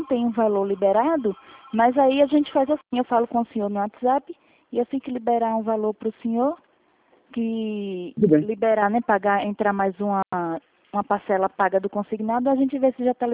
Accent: São José dos Campos, São Paulo, Brazil; Eu sou de São José dos Campos, aqui no interior de São Paulo.

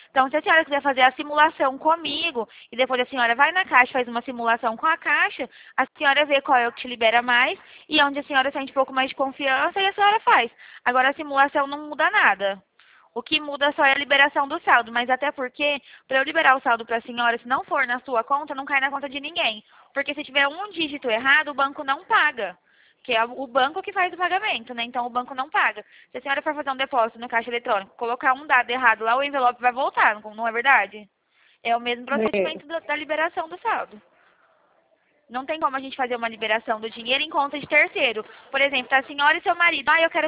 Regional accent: Bebedouro, São Paulo, Brazil; Eu sou de Bebedouro.

